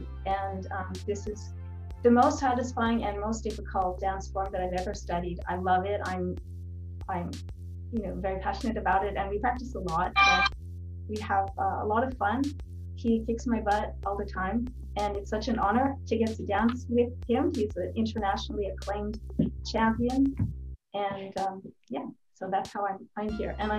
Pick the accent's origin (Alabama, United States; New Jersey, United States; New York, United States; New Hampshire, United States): New York, United States; New York City; I grew up in New York City. And by the time I was 17, I was touring with a company from New York.